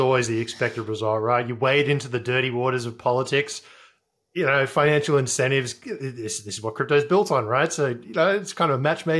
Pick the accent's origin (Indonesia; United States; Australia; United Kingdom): Australia; and again, as an Australian, I'm just speculating here